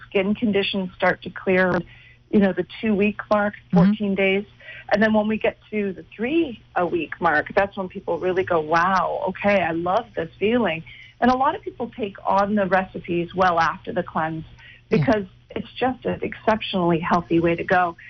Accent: Linden, Ontario, Canada; Oh, my hometown, Linden, is in Ontario as well. Tiny little town.

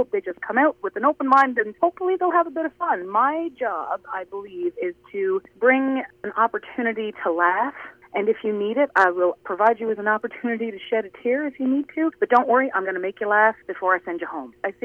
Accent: Newfoundland and Labrador, Canada; Myself, I'm from Labrador

